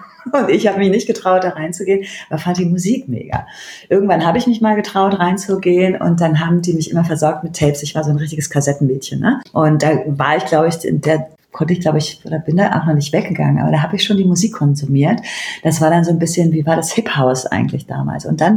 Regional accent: Cologne, North Rhine-Westphalia, Germany; ich komme aus Köln, ich habe das gelernt

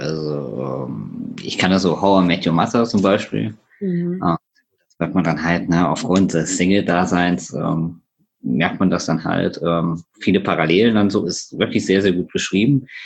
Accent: Hesse, Germany; bin 30 Jahre alt und ich komme aus Nordhessen, also näher gesagt aus der Nähe von Kassel.

